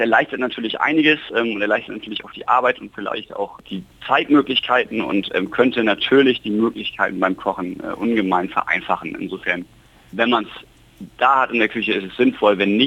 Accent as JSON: {"language": "German", "region": "Hamburg", "country": "Germany", "said": "ich komme ja aus Hamburg"}